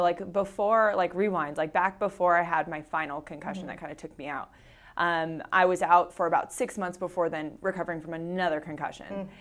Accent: California, United States; now in Folsom, United States; I grew up in Orange County.

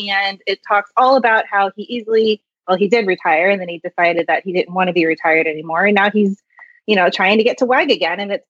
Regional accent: Kansas City, United States; I'm from Kansas City, and everything is nice and landlocked there.

